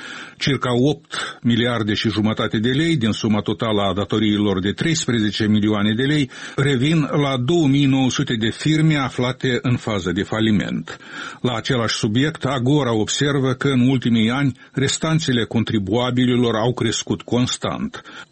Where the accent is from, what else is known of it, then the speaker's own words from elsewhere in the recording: Sălcuța, Căușeni District, Moldova; accent: provincial accent of Sălcuța and Chișinău; also born or lived in Chișinău; cu accentul meu provincial de Sălcuța și de Chișinău, la urma urmei.